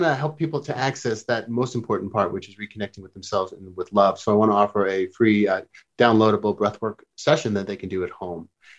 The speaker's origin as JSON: {"language": "English", "country": "Canada", "lives_now": "Palm Springs, United States", "said": "I'm from Canada originally"}